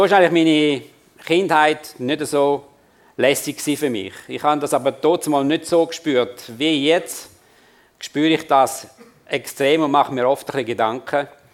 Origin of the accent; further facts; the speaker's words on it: Gommiswald, St. Gallen, Switzerland; Ja, also aufgewachsen bin ich also in Gommiswald, Turbetal.